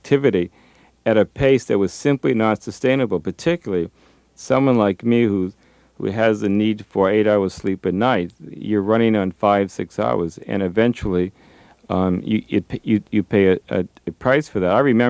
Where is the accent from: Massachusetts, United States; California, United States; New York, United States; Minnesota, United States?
Massachusetts, United States; I was Greek. I was from Massachusetts.